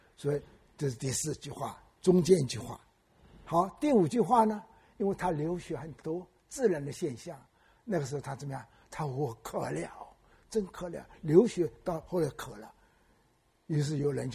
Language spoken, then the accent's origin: Chinese; China; 你们知道我们中国人从前